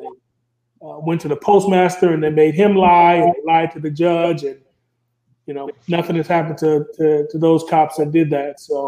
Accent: Minnesota, United States; Like I said, I'm from Minnesota.

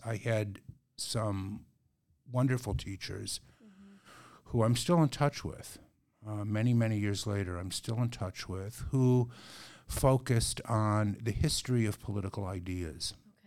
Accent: Chicago, Illinois, United States; I grew up in Chicago, not all that far from here, I guess. Yeah, I don't know how far it is exactly, but grew up on the, for any of your listeners who know the city, I grew up on the south side, south side of Chicago

